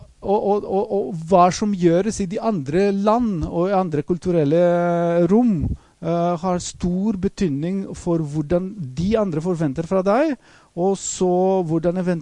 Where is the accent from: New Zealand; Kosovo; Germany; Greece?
Greece; Norwegian is a second language; now in Norway; Jeg har jobbet stort sett hele mitt liv i Norge, har vært her i 30 år, men jeg er fra Hellas også, jeg er greker.